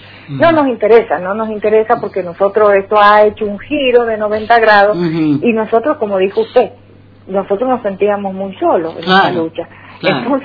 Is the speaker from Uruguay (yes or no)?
no; San Juan, Argentina; Yo soy la provincia de San Juan